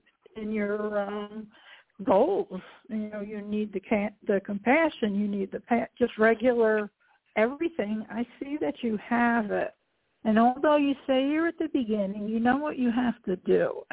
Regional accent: New York, United States; I'm from New York.

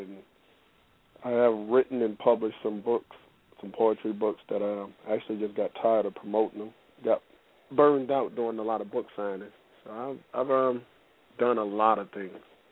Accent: Detroit, Michigan, United States; That was here in Michigan. I'm from Detroit, Michigan, and that was here in the hometown.

